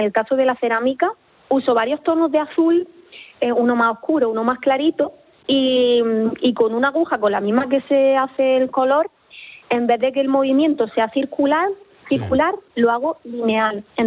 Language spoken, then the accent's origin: Spanish; Almería, Andalusia, Spain; soy de Almería, aunque llevo muchísimos años aquí, y el mar siempre me ha llamado mucho